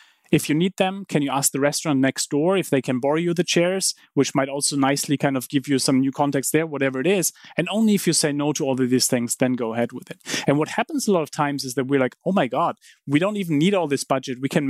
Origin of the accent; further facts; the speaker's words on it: Heidelberg, Baden-Württemberg, Germany; I grew up in Heidelberg